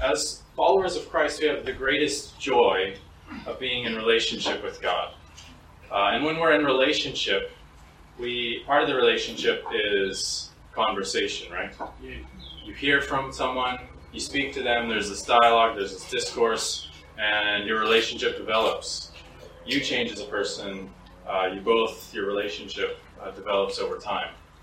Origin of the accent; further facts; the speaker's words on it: United States; moved away; If you can't tell, this isn't my home culture either. I'm an American. My accent, I'm pretty sure, betrays me.